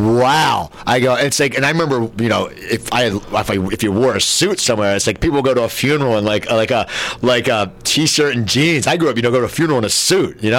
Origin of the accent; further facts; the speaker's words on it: East Coast, United States; I have a little bit of the accent in certain words. People can tell I'm from back east